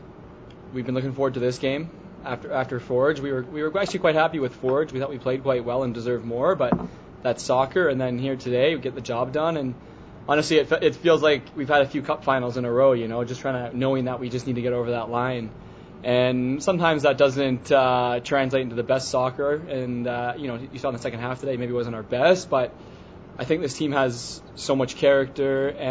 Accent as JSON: {"language": "English", "country": "Canada", "said": "being a Canadian, it's Canada Day."}